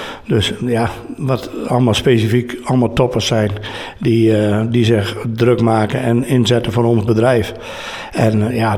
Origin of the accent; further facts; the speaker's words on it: Drenthe, Netherlands; Ik ben een Drent, dat spreekt me ook aan. Ik ben in hart en nieren een Drent, dus prachtig.